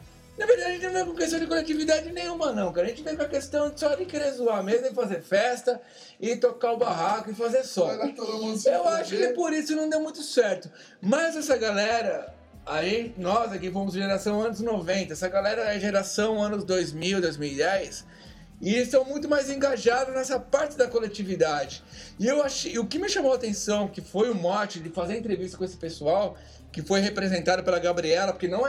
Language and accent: Portuguese; São Paulo, Brazil; como também somos do ABC